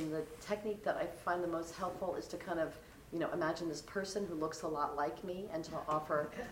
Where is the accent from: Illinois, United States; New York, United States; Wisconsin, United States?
New York, United States; New York City; And, you know, I blame a lot on growing up in New York City.